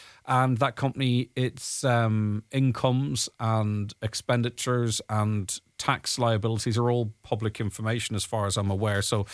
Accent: Ireland; as an Irish citizen, I have never got answers into any wrongdoing by Oireachtas members.

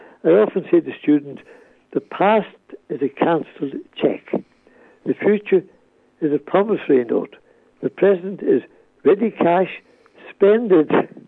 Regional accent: Glencar, Ulster, Ireland; also born or lived in Malin Head, Ireland; Well, I grew up in Glencar, but I was born in a place called Malin Head, County Donegal. And then we came right down to a place called Carrick in the south.

